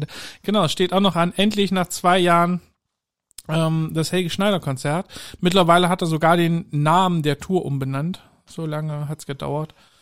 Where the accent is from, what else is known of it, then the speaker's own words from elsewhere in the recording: East Germany, Germany; born there; Für jemanden, der gebürtig aus dem Osten kommt und da auch eine gewisse Verbindung hin hat.